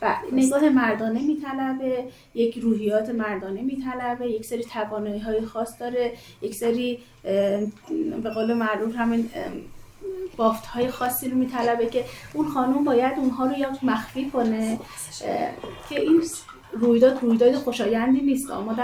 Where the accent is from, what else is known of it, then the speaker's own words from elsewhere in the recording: Hamadan, Iran; یعنی من در خانواده بزرگ شدم که شاید اتفاقات سیاسی ما استان ما در منزل ما تحلیل بررسی می شد